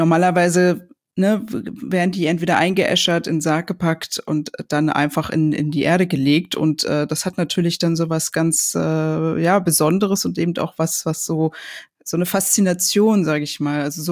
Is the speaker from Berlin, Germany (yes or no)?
yes; Berlin, Germany; als Berlinerin